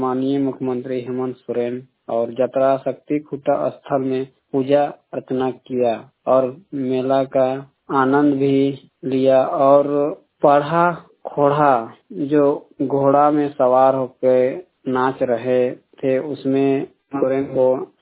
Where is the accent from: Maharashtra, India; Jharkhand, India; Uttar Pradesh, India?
Jharkhand, India; Burmu; बुढ़मू से हूँ।